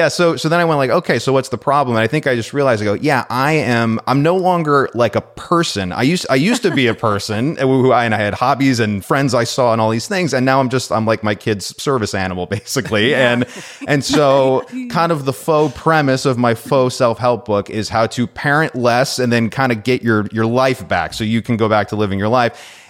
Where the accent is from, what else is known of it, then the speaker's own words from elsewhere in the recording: California, United States; And, you know, we're from Southern California. You know, I've lived here my whole life.